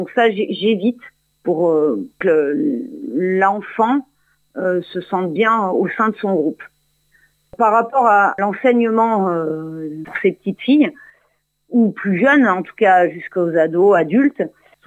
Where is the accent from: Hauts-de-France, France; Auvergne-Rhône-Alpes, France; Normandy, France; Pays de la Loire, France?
Auvergne-Rhône-Alpes, France; Romans-sur-Isère; also born or lived in Lyon; J'ai commencé l'enseignement dans ma région natale, donc la Drôme, à Romans-sur-Isère